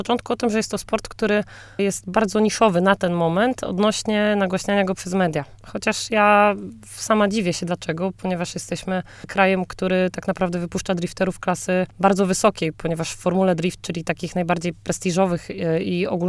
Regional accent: Giżycko, Warmian-Masurian Voivodeship, Poland; pod Giżyckiem, moim rodzinnym miastem

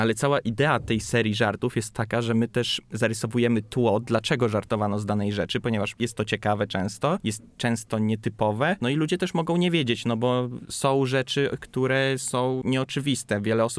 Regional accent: Warmian-Masurian Voivodeship, Poland; Jestem z okolic Olsztyna, urodziłem się tu, mieszkam tutaj od urodzenia.

